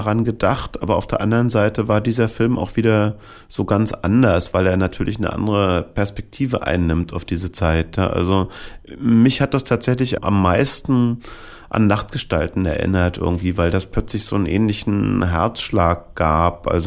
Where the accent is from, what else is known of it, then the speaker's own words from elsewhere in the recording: East Germany, Germany; Ich komme ja aus dem Osten